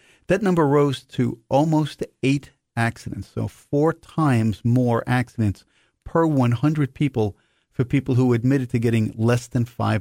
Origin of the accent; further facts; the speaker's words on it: New York City, New York, United States; I grew up in New York City, and I was very used to hearing fire engines and trucks like this going by all hours of the day